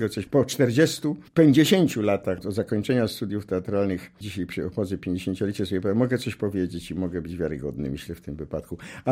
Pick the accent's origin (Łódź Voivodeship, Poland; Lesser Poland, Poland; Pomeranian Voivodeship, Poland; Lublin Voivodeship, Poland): Lublin Voivodeship, Poland; Majdan Księżpolski; born there; Ja się urodziłem w Majdanie Książ Polskim po drugiej stronie Biłgoraja.